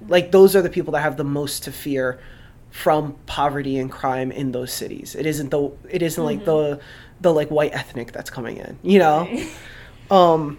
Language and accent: English; Newark, New Jersey, United States; also born or lived in Irvington; I mean, I grew up in Jersey, in like like places like Irvington and Newark. I would spend a lot of time as a kid, and of course Newark had some like very rough neighborhoods